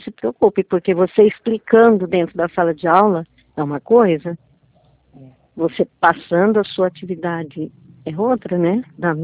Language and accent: Portuguese; Leme, São Paulo, Brazil